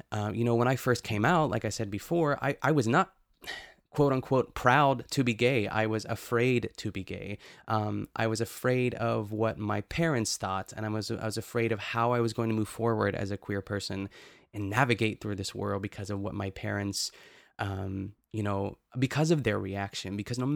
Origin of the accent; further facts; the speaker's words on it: Pittsburgh, Pennsylvania, United States; and I would say that I'm from Pittsburgh